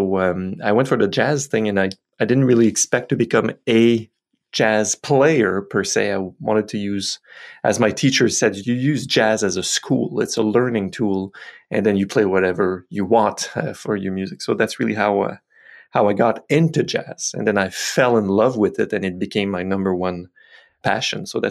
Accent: Quebec, Canada; also born or lived in Montreal; I was in Montreal for years. Now I'm back in my hometown, which is closer to Ottawa, but on the Quebec side.

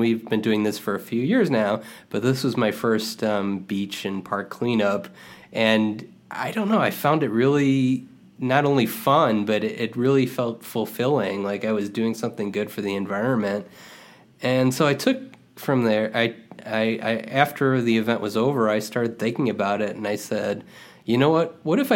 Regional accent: United States; it happened in the United States, and I'm from the United States, and Chernobyl seemed like a million miles away.

